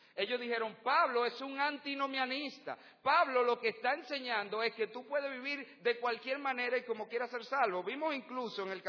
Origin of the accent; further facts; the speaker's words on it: Dominican Republic; Somos ciudadanos libres de República Dominicana.